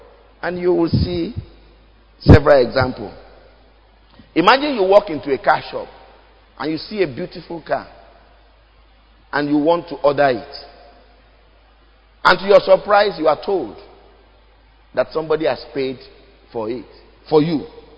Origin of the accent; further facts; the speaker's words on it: Ilesa, Osun, Nigeria; He's from Ekiti. I'm from Elisha.